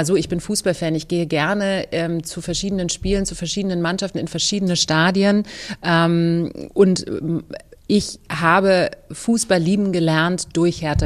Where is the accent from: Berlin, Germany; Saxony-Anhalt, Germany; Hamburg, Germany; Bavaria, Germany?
Berlin, Germany; born there; ich bin ja im Osten Berlins geboren worden, und bin ja auch ein Ossi